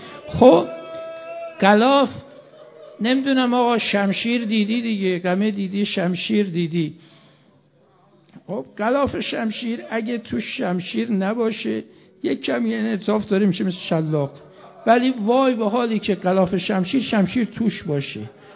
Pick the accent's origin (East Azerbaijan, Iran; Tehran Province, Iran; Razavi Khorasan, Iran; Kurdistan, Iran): Razavi Khorasan, Iran; Mashhad; مشهدی ها ما تو شهر خودمون واقعا این رسم هست